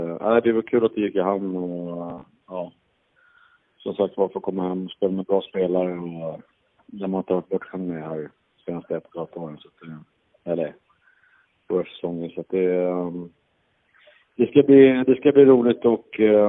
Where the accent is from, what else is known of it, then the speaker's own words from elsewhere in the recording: Stockholm, Stockholm County, Sweden; om jag ska hem till Stockholm då, där jag är uppvuxen och där all min eller all våran resten av familj som är där.